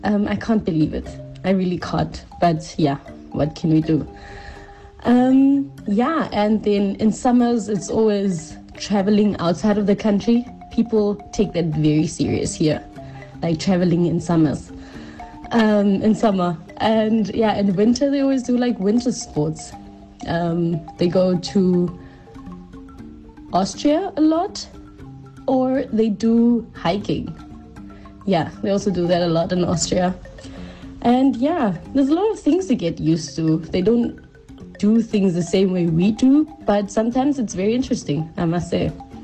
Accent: Namibia; now in Ulm, Germany; I've been in Germany for the past 3 years now, and I currently reside in Ulm, which is in southern Germany. I would say the difference between where I grew up in Namibia and where I stay right now is mostly the weather.

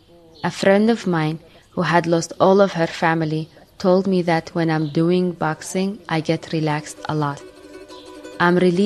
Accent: Sinjar, Nineveh, Iraq; I'm from Sinjar. I'm 37 years old. In Sinjar, my mother was sick. I was young.

